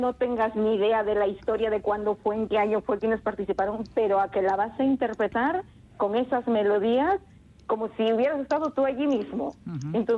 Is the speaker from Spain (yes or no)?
yes; Navarre, Spain; also born or lived in Peru; Eso es, soy navarra nacida en Perú, sí señora. Entonces, yo llevo 11, 12 años aquí